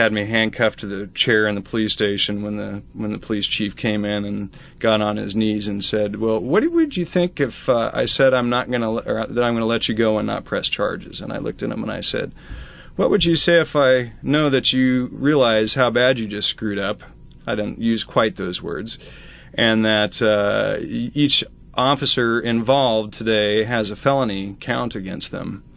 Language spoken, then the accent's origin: English; Redlands, California, United States; I grew up in Redlands, about 20 minutes from here